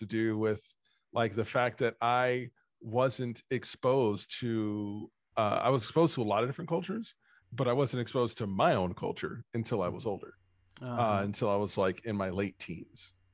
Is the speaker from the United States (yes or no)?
yes; California, United States; I grew up in the Bay Area, and everyone loved Asian people in the Bay Area, including myself.